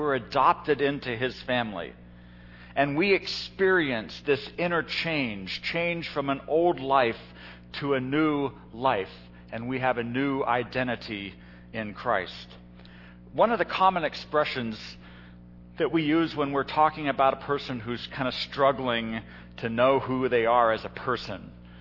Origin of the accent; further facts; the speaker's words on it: Hong Kong; I grew up in Hong Kong. My parents were American. My entire neighbors, every single one of my neighbors in a housing project were Chinese. I went to a British school. I wasn't British.